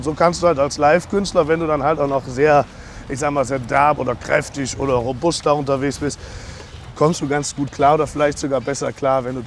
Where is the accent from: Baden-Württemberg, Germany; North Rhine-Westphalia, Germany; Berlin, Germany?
North Rhine-Westphalia, Germany; Ründeroth; Aus Engelskirchen, nein, ja. Aus also Ründeroth war früher die kleine Gemeinde und dann noch ein ganz kleines Dörfchen über Ründeroth